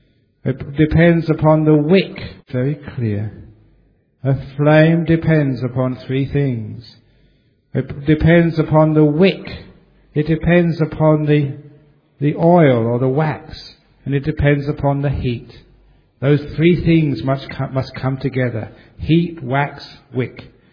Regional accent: Ealing, London, United Kingdom; Actually, I came from Ealing in London.

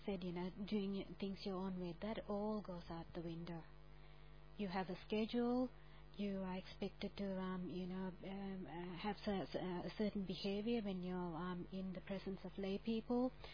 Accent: Sri Lanka; now in Australia; my family are Buddhist as well, and I'm Sri Lankan. I'm more Australian than Sri Lankan because I've been here for a long time.

